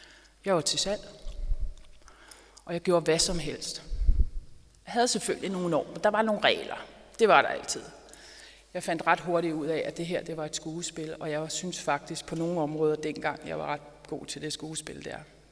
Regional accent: Amager, Capital Region of Denmark, Denmark; also born or lived in Frederiksberg; Jeg er født på Frederiksberg, og jeg er opvokset på Amager. Jeg føler faktisk, at jeg er en Amager-pige. Men jeg flyttede på Vesterbro i en alder af 15 år.

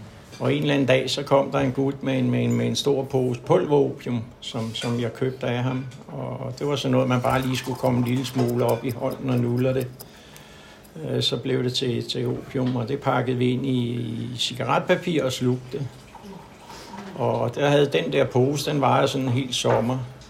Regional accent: Copenhagen, Capital Region of Denmark, Denmark; og jeg er 68 år gammel, og jeg er født over på Christianshavn over i København. Og har boet derovre hele mit liv, indtil jeg kom i behandling i 2002.

